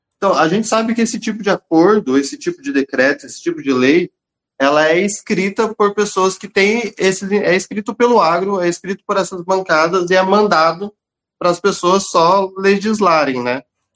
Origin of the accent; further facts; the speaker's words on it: Southeast, Brazil; a gente é do Sudeste, principalmente.